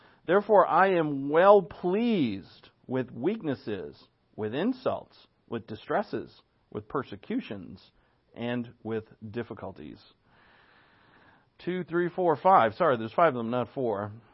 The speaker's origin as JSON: {"language": "English", "town": "Providence", "region": "Rhode Island", "country": "United States", "tie": "born there", "said": "It's probably because I was born in Providence."}